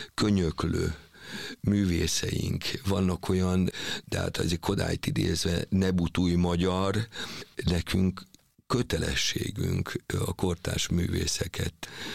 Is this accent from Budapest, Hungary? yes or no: yes; Budapest, Hungary; also born or lived in Győr; Ugye én pesti srác vagyok, vagyis hát én itt nőttem fel Budapesten, de 45 évig ugye a Győri Balettnek voltam a tagja, én már vidéki vagyok, én egy vidéki ember vagyok.